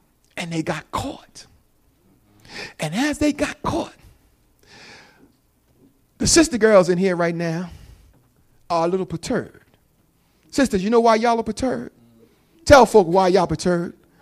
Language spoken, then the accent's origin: English; New Jersey, United States; accent: Jersey; See, my Jersey accent comes out every now and then.